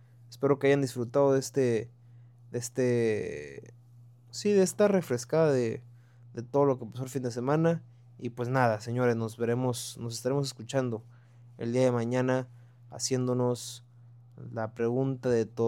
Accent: Mexico; No, pero como mexicano, sí, el mejor portero para mí de la historia.

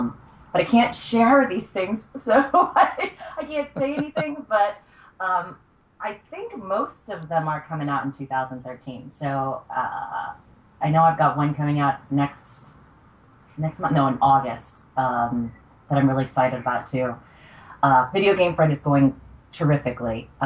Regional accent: Columbus, Ohio, United States; I grew up in Columbus, Ohio. home of the Buckeyes. If anybody's from Ohio, go Bucks. Midwestern girl.

